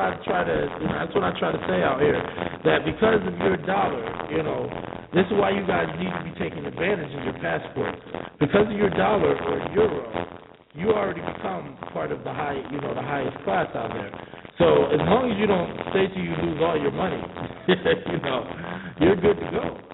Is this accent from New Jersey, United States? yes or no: yes; New Jersey, United States; I'm from New Jersey. I'm from the East Coast, you know.